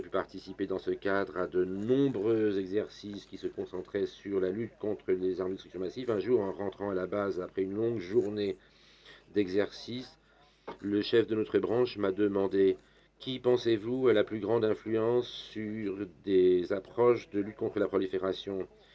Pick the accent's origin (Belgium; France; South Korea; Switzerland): South Korea; French is a second language; je viens de la République de Corée, je suis un étudiant en université